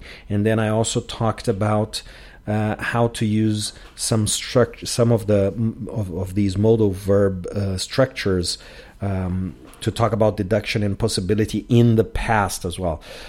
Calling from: Porto Alegre, Rio Grande do Sul, Brazil

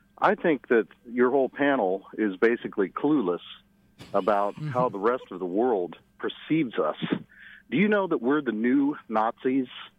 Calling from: Overland Park, Kansas, United States; I'm calling from Overland Park.

